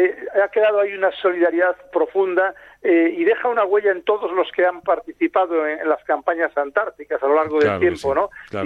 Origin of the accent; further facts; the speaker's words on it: Rimor, Castile and León, Spain; now in New York, United States; en Ponferrada soy neoyorquino y en Nueva York soy de Rimor.